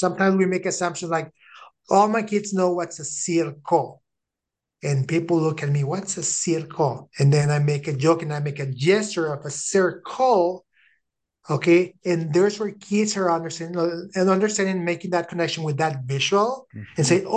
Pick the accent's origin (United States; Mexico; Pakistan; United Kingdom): Mexico; Okay, so I'm from Mexico, and actually I live in Mexico.